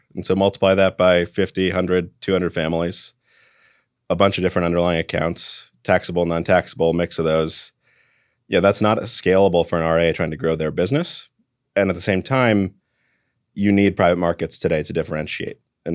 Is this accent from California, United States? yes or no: yes; San Francisco, California, United States; I grew up in San Francisco, coming of age during the dot-com boom and bust.